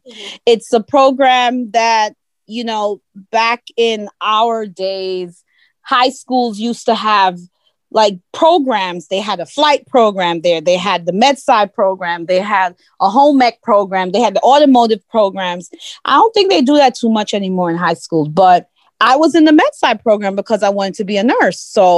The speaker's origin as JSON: {"language": "English", "region": "Clarendon", "country": "Jamaica", "tie": "born or raised there", "also_born_or_lived": "Kingston", "said": "But I was born in Kingston, and I grew up in Clarendon with my grandmother."}